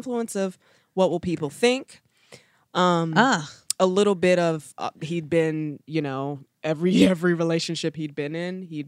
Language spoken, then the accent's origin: English; Baltimore, Maryland, United States; I'm from Baltimore, relatively bougie.